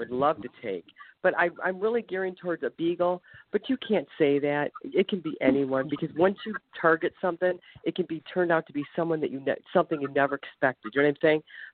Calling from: Ohio, United States; Happy New Year. I live in Ohio.

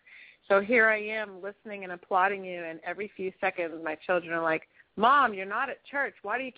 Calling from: San Francisco, California, United States; I'm super fine from San Francisco.

